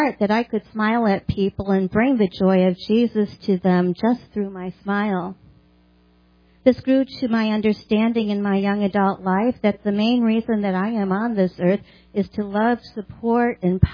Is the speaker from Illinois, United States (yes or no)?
yes; Hinsdale, Illinois, United States; born there; So here we go. I was born in Hinsdale, Illinois. My parents are believers.